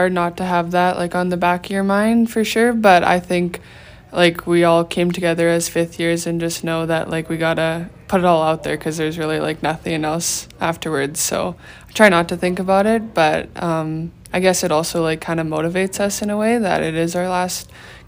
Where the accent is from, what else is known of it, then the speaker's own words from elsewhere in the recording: Cochrane, Alberta, Canada; I'm from Cochrane, Alberta, so just outside of Calgary, and I grew up playing for the Rocky Mountain Raiders.